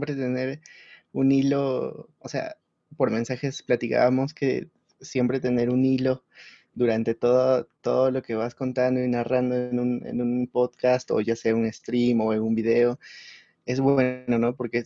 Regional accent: Peru; Así es, yo soy peruano.

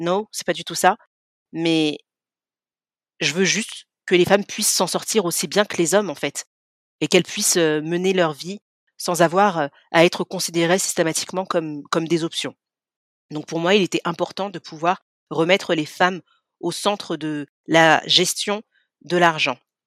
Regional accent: France; 35 ans au moment où j'enregistre ce premier épisode. Je suis maman de deux enfants. Je suis française, originaire de Guinée.

